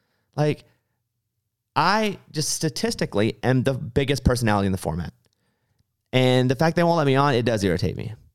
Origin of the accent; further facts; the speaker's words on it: Arkansas, United States; I grew up in Arkansas. We didn't go to Los Angeles.